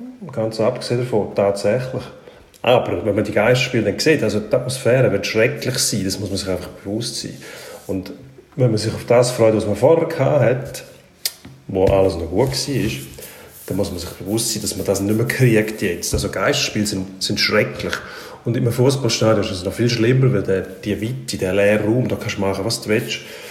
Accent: Switzerland; Das ist so Sozialromantik verfehlt, die bei uns in der Schweiz der Schwächste muss geschützt werden.

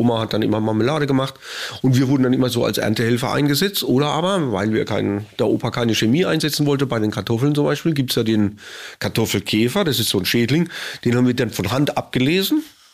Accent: Heidelberg, Baden-Württemberg, Germany; Und in Heidelberg, wo ich aufgewachsen bin, da gibt es einen Fluss, der heißt Neckar

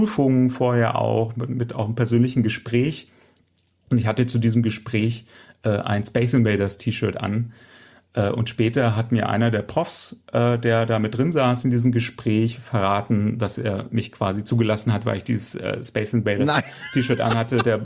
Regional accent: Hildesheim, Lower Saxony, Germany; Na, ich komme aus Hildesheim

